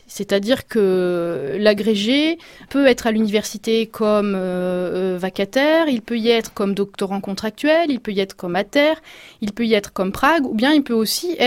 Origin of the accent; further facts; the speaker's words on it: Hauts-de-France, France; accent: Picard; Picarde. Vous avez un accent. Malheureusement, l'accent picard n'est pas considéré comme très élégant par les Parisiens. Bon, on a fait la remarque en prépa, j'ai essayé de m'améliorer.